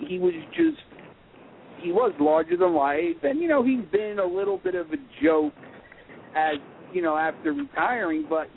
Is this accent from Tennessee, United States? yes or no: no; New York, United States; I'm from the New York area